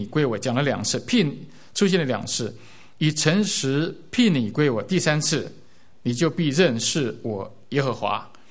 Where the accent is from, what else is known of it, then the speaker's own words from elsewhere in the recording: China; 跟我们中国人很像的，不是吗？